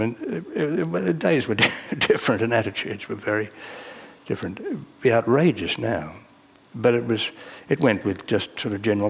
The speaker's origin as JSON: {"language": "English", "region": "Victoria", "country": "Australia", "tie": "born or raised there", "said": "growing up in South Gippsland on a little dairy farm."}